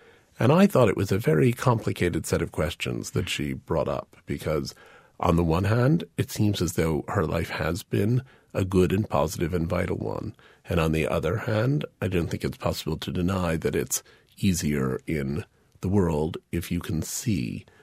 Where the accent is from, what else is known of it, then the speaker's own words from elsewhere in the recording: United States; So I finally felt that I could define being American, being Caucasian, being any of those things could be experienced in illness terms because they do all prevent me from doing certain things.